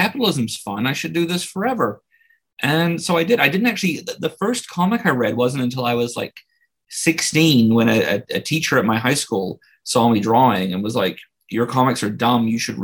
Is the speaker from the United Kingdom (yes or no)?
no; New Zealand; moved away as an adult; So I'm from New Zealand.